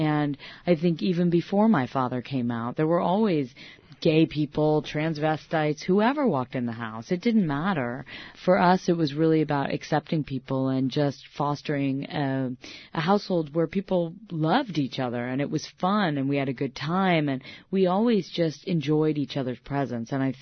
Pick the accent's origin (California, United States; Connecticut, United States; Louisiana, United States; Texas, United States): Connecticut, United States; Westport; I grew up in Westport, Connecticut, and we are pretty much the only family where everyone is incredibly happy